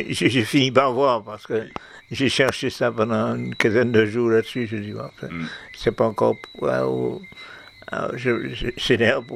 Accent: Martinique; chez nous, à la Martinique

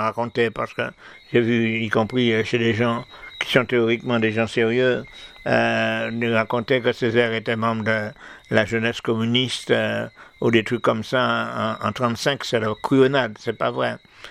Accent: Martinique; chez nous, à la Martinique

